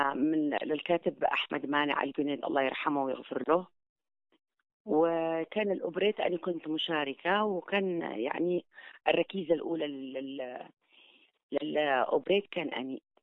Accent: Taiz Governorate, Yemen; accent: Taizi; ما انا عاده افتخر بلهجتي التعزيه الامانه، حتى وانا خارج اليمن

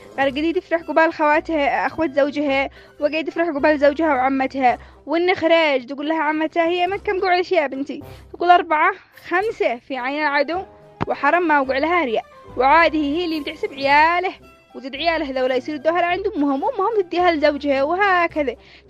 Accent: Yemen; احنا من اهل اليمن

